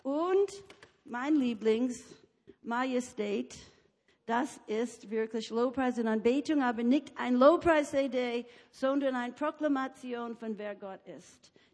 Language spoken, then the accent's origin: German; United States; German is a second language; Weil ich bin eine Amerikanerin und Amerikanerin lieben Angebote.